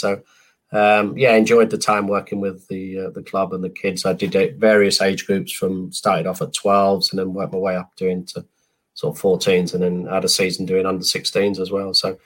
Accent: London, United Kingdom; moved away as an adult; So yeah, that's when I went from being a Londoner to a Northerner. Now I've been in the North probably 31 years and 29 in London.

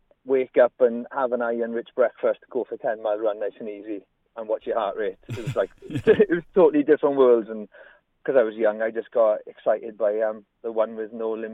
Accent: Treorchy, Wales, United Kingdom; it's where I grew up in Troakie in the Rhondda

